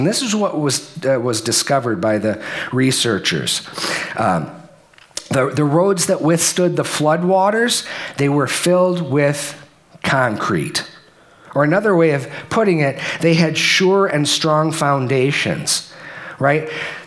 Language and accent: English; Midwest, United States; I'm like, I'm from the Midwest. I mean, we do tornadoes.